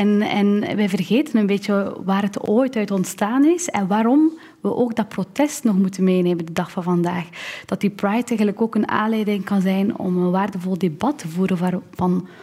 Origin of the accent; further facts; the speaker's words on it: Flanders, Belgium; Iets dat wij bij ons in Vlaanderen, veel mensen kennen dat verhaal eigenlijk niet.